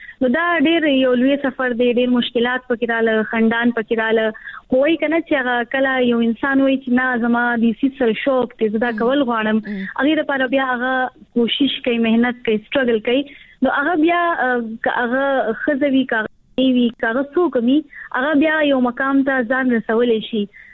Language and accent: Pashto; Khyber Pakhtunkhwa, Pakistan; زه چې کوم دی د خیبر پختونخوا نو خاص ضلع سره تعلق ساتم،